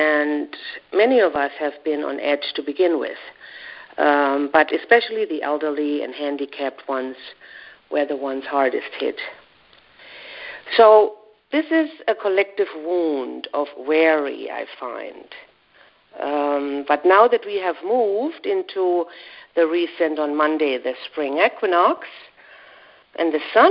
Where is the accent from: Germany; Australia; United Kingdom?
Germany; now in Brooklyn, United States; I hail from Germany, but I live in Brooklyn, New York.